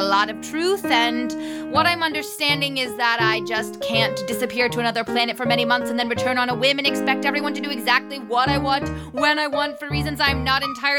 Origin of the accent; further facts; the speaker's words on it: New Jersey, United States; also born or lived in Philadelphia; Philadelphia, but I grew up in New Jersey.